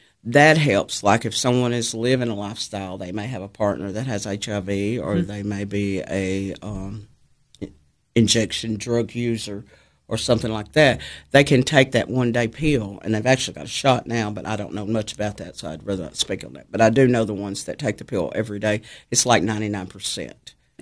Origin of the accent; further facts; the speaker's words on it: Solana, Tennessee, United States; I am from Solana, Tennessee.